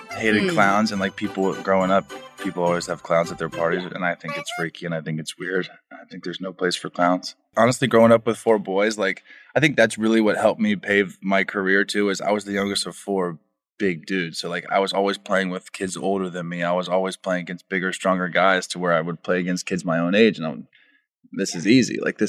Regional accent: Orlando, Florida, United States; I grew up in Orlando. I was the biggest Orlando Magic fan.

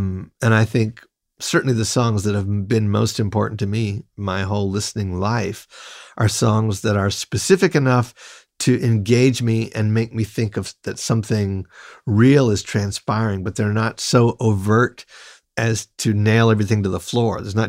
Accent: North Carolina, United States; I'm from North Carolina originally. Mm-hmm. I didn't really come of age there, but it is part of my DNA. Both my parents are natives of North Carolina.

